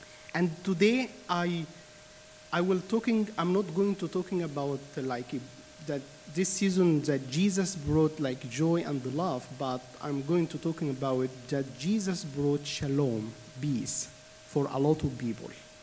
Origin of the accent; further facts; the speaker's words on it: Egypt; as you know, I am from Egypt